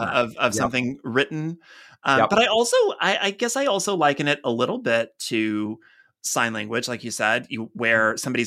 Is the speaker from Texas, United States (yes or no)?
yes; Texas, United States; also born or lived in Huntington, West Virginia; I was born in West Virginia down south, Huntington. But I was raised in Texas and now I live here in the Midwest.